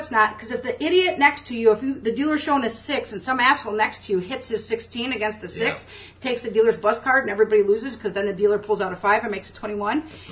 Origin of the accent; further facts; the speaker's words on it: Chicago, Illinois, United States; I'm from Chicago, and I worked in a riverboat casino.